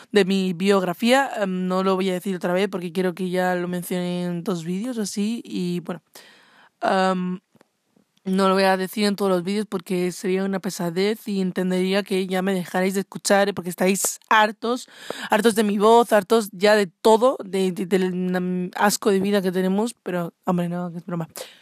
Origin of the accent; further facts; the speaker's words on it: Spain; soy de España, no sé qué.